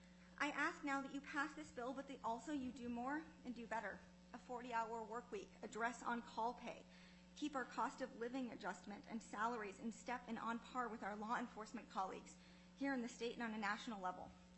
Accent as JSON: {"language": "English", "town": "Juneau", "region": "Alaska", "country": "United States"}